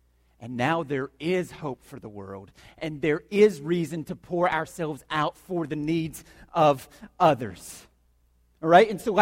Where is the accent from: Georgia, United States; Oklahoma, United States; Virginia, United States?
Georgia, United States; And if you're from Arkansas, I'm sorry, all right? I'm from Georgia, so I can't talk a whole lot. Down in Georgia right now, they're needing some water.